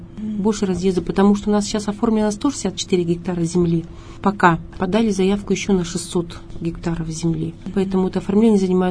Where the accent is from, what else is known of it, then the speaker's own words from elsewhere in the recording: Kurgan Oblast, Russia; я родом из Курганской области, город Алматово есть такой.